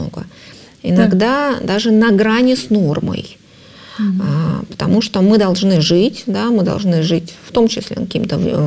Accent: Saint Petersburg, Russia; Я росла на Петроградской, да, там много хороших школ.

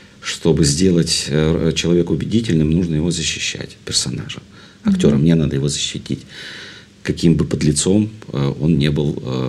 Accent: Sevastopol, Ukraine; now in Saint Petersburg, Russia; Я один приехал из Севастополя в Ленинград.

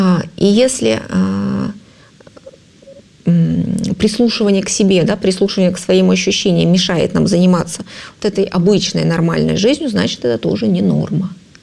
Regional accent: Saint Petersburg, Russia; Я росла на Петроградской, да, там много хороших школ.

